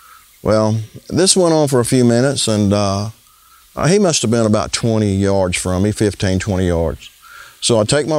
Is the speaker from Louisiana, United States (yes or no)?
yes; Keechaw, Louisiana, United States; I'm from Keechaw, Louisiana.